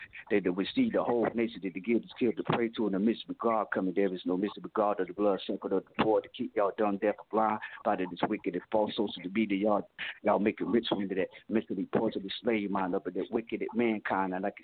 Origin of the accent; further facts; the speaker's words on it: Plymouth, North Carolina, United States; And I rep my hometown, which is called Plymouth, North Carolina. We call it P-Town. I call it Power Town.